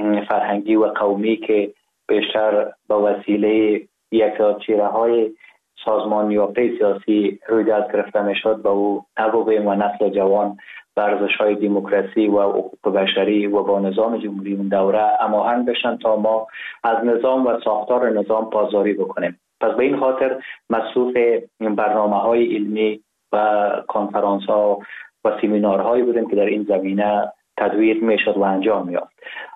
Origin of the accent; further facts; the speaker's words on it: Ghazni, Afghanistan; also born or lived in Kabul; من زاده شهر ولایت غزنی هستم. در شهر غزنی به دنیا آمدیم، دوره کودکی خود را در غزنی و کابل سپری کردیم، دوره مکتب را قسمت تا صنف 4 و 5 در کابل پشت سر نهادیم و بعدا در غزنی رفتیم